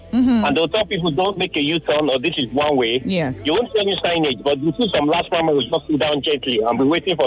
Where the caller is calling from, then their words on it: Ikeja, Lagos, Nigeria; I'm calling from Ikeja, somewhere in Ikeja.